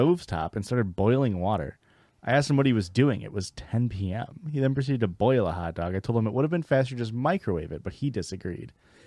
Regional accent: Missouri, United States; I'm also from the Midwest, Missouri, and I wanted to make you guys settle something

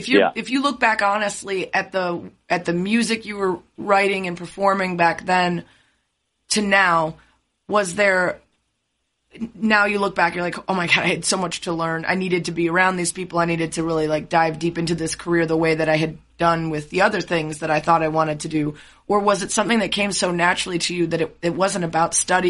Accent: Lake Forest, Illinois, United States; I grew up in Lake Forest, which is, you know, a little bit north of Northwestern.

